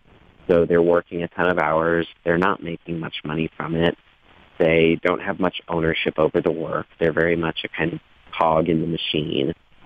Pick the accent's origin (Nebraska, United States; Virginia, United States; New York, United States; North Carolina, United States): Nebraska, United States; Lincoln; born there; I was born in Lincoln, and so I was able to find work here after I graduated.